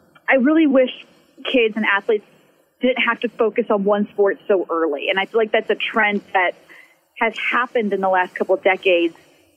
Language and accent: English; The Woodlands, Texas, United States; I grew up in the Houston area, in a suburb called Woodlands, pretty well known for athletics and for sports.